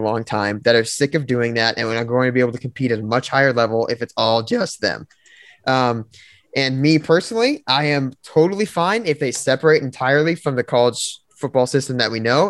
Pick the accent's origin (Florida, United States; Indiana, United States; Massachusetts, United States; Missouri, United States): Florida, United States; And I'm from Florida and I don't want to play.